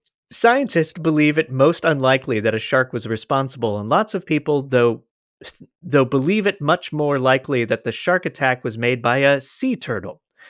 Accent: Florida, United States; They typically happen where I'm from, in Florida or South Africa.

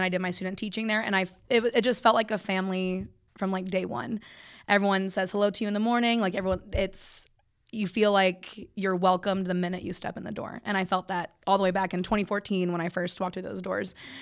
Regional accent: Paradise Valley, Arizona, United States; also born or lived in Florence; now in Tucson, United States; I'm born and raised in Arizona, not Tucson originally. I'm from Paradise Valley, then moved to Florence, Arizona, a small town known as the prison town.

